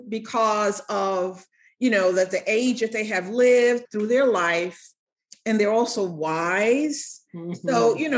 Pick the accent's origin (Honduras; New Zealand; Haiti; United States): Honduras; moved away; And that is what I'm an immigrant from Honduras.